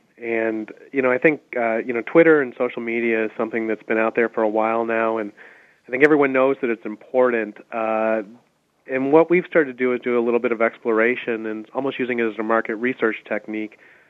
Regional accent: Illinois, United States; So I grew up in the Chicago suburbs, but I've always been a Steelers fan and a Pirates fan.

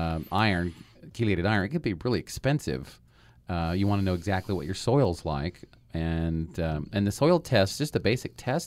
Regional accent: Mendon, United States; when I grew up in Mendon. Mendon kind of sits down into a, I won't call it a hole, but it there are a lot of springs that are in town.

